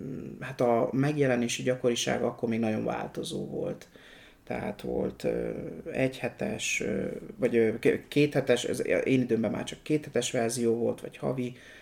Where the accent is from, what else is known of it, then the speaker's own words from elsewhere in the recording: Orosháza, Békés, Hungary; Hát én orsházi származású vagyok. Ott születtem, ott jártam iskolába, gimnáziumba. És utána következett a Szegedi Egyetem.